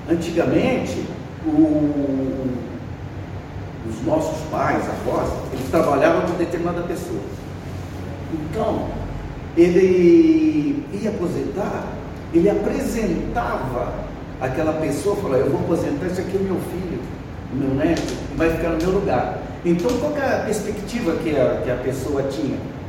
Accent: Minas Gerais, Brazil; e dentro da região, sou mineiro

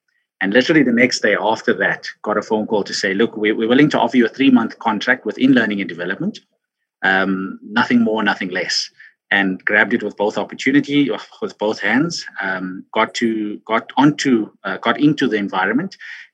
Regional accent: Johannesburg, Gauteng, South Africa; So I went to a government school in the West Rand of Johannesburg called CJB, Christian Botha Secondary School.

